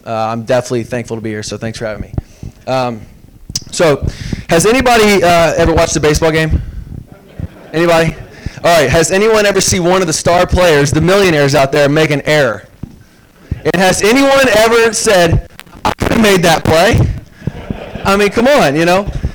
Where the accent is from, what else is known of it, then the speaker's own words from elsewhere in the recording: Kokomo, Indiana, United States; I'm from Kokomo, Indiana. Grew up here at Kokomo High School.